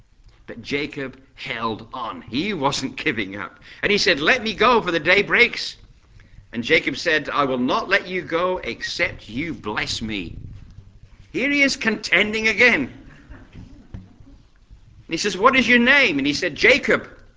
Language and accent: English; Scotland, United Kingdom